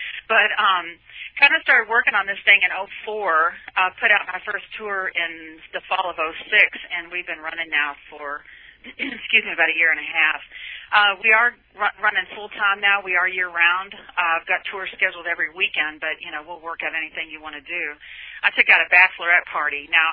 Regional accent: Kentucky, United States; I grew up in Kentucky, and you know, we had a bunch of kids, and you know, no money, so, a bunch of Catholics.

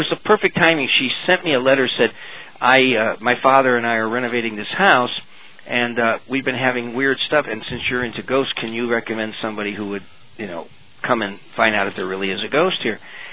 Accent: Chicago, Illinois, United States; I grew up in Chicago, but I have a whole side of the family lives in Detroit.

